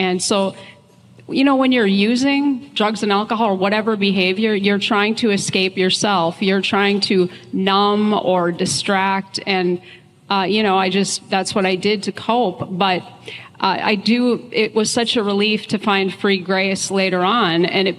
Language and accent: English; Duluth, Minnesota, United States; I'm from Minnesota, and I lived up in Duluth then, which is my hometown.